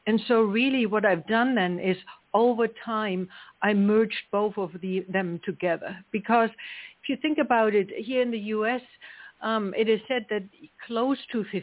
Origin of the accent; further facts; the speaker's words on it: East Germany, Germany; English is a second language; moved away as an adult; now in United States; So as you can hear, my accent is not from South Georgia. I'm actually from Germany. I grew up in East Germany, but I have been living here in the U.S. now for the last 28 years.